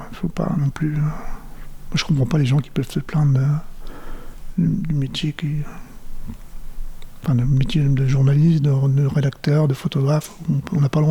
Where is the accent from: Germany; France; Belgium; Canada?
France; Reims, Grand Est; born there; now in Montpellier, France; Je suis né à Reims, mais j'habite ici depuis 35 ans. C'est là où j'ai vécu plus de la moitié de ma vie quand même.